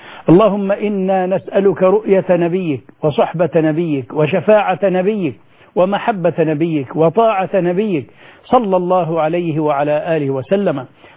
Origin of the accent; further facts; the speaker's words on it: Egypt; بلدنا مصر